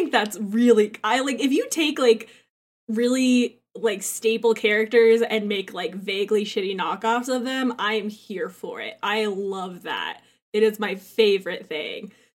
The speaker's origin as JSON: {"language": "English", "country": "United States", "said": "Dude, I'm American. I don't know why we do shit."}